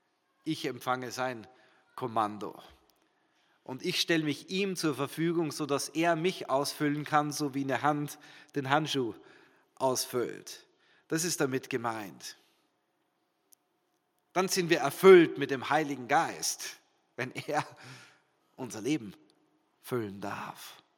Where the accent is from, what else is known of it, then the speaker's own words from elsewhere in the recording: Germany; Hey, wir sind Deutsche. Es ist in uns drin, in unserer Kultur.